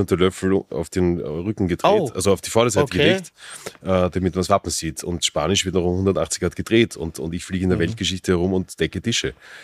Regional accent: Vienna, Austria; Also ich bin in Grinzing aufgewachsen, das war natürlich irgendwie naheliegend.

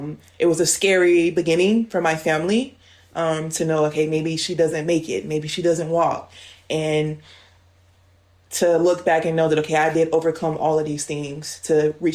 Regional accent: United States; now in Stuttgart, Germany; Yeah, so as you said … I'm from the United States.

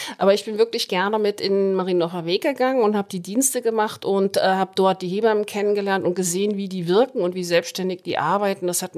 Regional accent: Butzbach, Hesse, Germany; Nein, ich komme aus Hessen, aus Butzbach.

